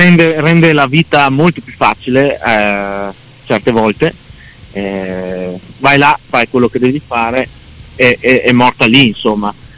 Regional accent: Bolzano, Trentino-Alto Adige, Italy; Di Bolzano, noi due siamo di Bolzano

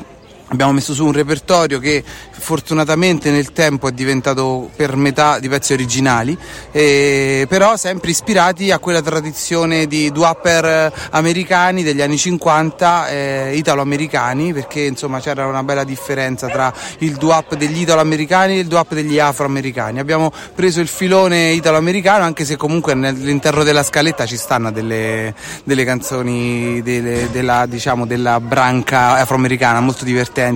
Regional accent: Tivoli, Lazio, Italy; siamo tutti e tre di Tivoli.

